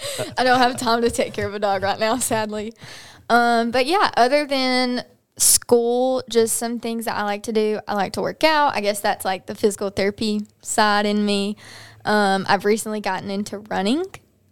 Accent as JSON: {"language": "English", "town": "Fayetteville", "region": "Alabama", "country": "United States", "tie": "born or raised there", "said": "I grew up in Fayetteville, Alabama. I'm still living there currently right now while I'm finishing school."}